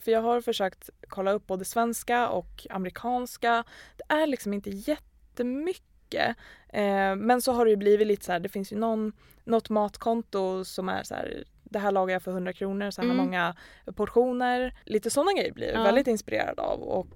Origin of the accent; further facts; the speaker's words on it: Gävle, Gävleborg County, Sweden; Vi kommer ju från Gävle båda två.